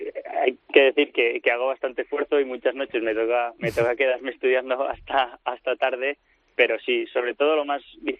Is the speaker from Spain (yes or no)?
yes; Spain; después estoy yo que soy español